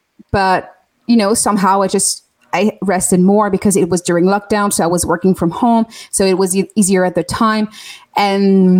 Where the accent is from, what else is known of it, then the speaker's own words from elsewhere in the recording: France; English is a second language; moved away; So I'm now 37, but I was born in France, and I grew up in France, and I really grew up in a very toxic and abusive environment.